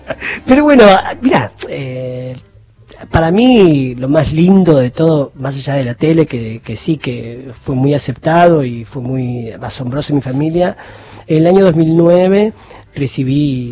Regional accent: Buenos Aires, Argentina; al barrio de La Boca, donde yo nací, donde yo crecí

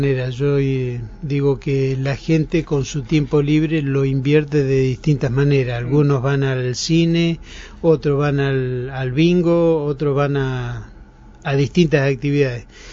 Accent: Neuquén, Argentina; Soy originario de Neuquén.

